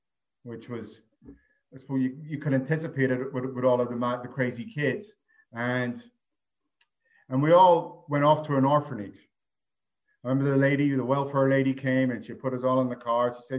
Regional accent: Belfast, Northern Ireland, United Kingdom; I'm an Irish alcoholic. I was born in a little place called Ireland, Belfast.

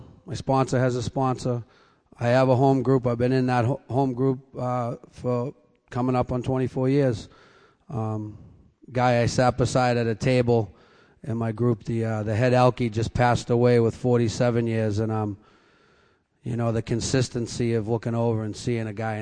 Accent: Boston, Massachusetts, United States; I'm an alcoholic. I'm down from Boston.

